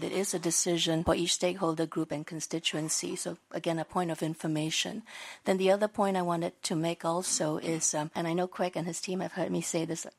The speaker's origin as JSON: {"language": "English", "country": "Singapore", "said": "Perhaps most relevant for this audience, I'm from Singapore."}